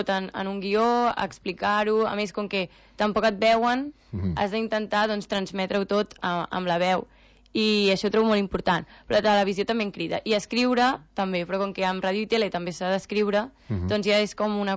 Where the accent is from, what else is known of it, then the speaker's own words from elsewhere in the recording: L'Escala, Catalonia, Spain; also born or lived in Barcelona; Doncs mira, jo sóc de Barcelona i estigueixo aquí a l'Escala des de ja que sóc ben petita